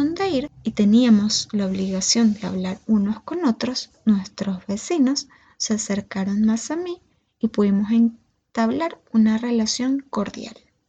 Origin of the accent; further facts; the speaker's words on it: Venezuela; moved away; este es el tercer país donde he vivido desde que salí de Venezuela.